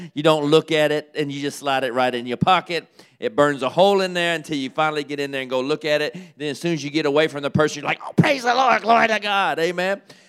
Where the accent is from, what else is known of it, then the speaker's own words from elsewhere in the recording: Kentucky, United States; Now, y'all didn't grow up like me, probably. More than likely, you didn't. I grew up in Kentucky. That settles it all right there.